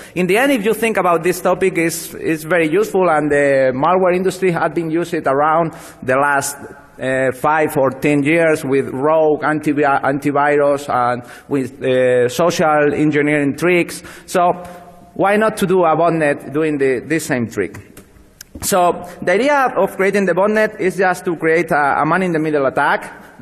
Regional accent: Spain; I'm from Spain, so it's normal.

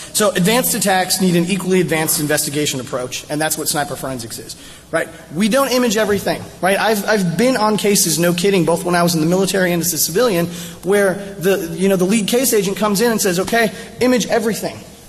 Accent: Oklahoma, United States; I'm from Oklahoma, so if I say y'all, it's okay, I'm allowed.

